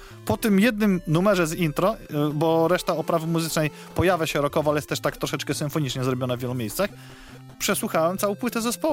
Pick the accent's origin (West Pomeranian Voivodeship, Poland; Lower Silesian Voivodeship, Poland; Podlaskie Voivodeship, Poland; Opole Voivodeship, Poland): Podlaskie Voivodeship, Poland; Białystok; szczególnie tutaj u nas w Białymstoku